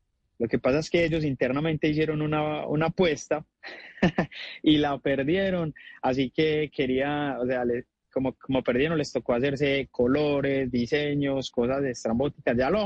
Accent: Colombia; así somos los colombianos un poquito.

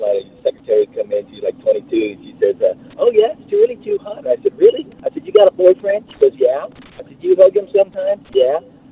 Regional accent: Texas, United States; now in Katy, United States; We grew up in South Texas, Starr County, and you know, every bit of rain was welcome.

